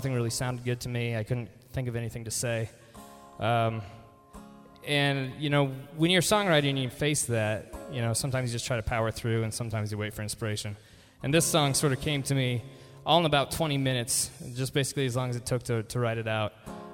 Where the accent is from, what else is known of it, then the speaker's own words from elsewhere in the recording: Grimes, Iowa, United States; So I grew up just outside of Des Moines here. A town on the northwest corner called Grimes. Out on a family farm, on a century farm.